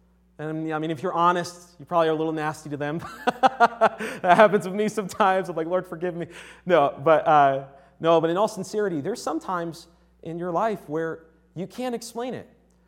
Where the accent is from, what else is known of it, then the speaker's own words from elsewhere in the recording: Connecticut, United States; And I'm from Connecticut originally, so I was working at a Subway.